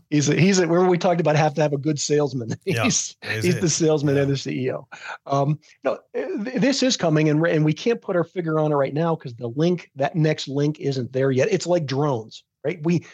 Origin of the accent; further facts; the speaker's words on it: Pittsburgh, Pennsylvania, United States; I grew up in Pittsburgh in the 1960s and 70s.